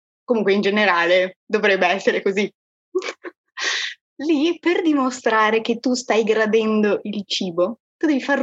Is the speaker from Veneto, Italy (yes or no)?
yes; Padua, Veneto, Italy; Ecco, adesso ho detto anche sono di Padova.